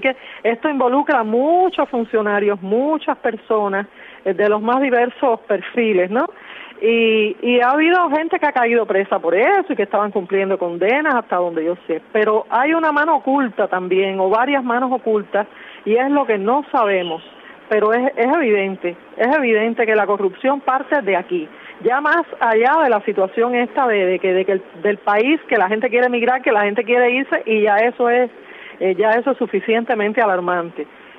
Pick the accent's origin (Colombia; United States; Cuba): Cuba; la solidaridad que pueda sentir como cubana hacia los que emigran